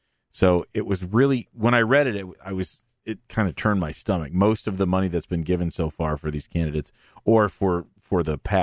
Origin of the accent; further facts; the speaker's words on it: Saginaw, Michigan, United States; I'm a dentist from Saginaw, Michigan.